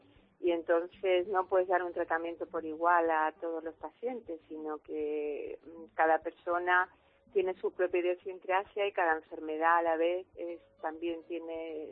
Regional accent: Seville, Andalusia, Spain; soy de Sevilla.

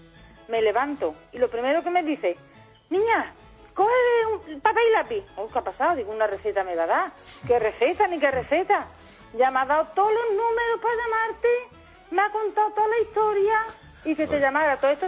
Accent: Alcolea del Río, Andalusia, Spain; now in Valencia, Spain; Yo vivo aquí en Valencia, soy de Sevilla, de Alcolea del Río, pero me voy a San José de Rinconada con mi hermana.

